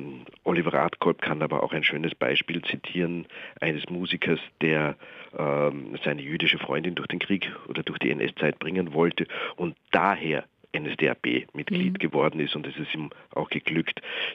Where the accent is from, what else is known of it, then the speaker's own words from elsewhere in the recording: Austria; ich bin in der Zweiten Republik geboren und aufgewachsen